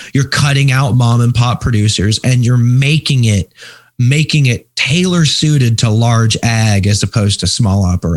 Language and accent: English; Texas, United States; moved away; Well, yeah, yes, I am from Texas. Like many people from Texas, I don't live in Texas anymore.